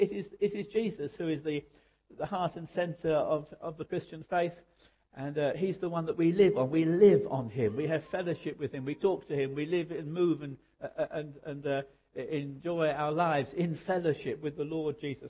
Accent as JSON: {"language": "English", "region": "Nairobi", "country": "Kenya", "said": "as you've heard. I come from Nairobi in Kenya, where I pastor a church called Crisco Central Church."}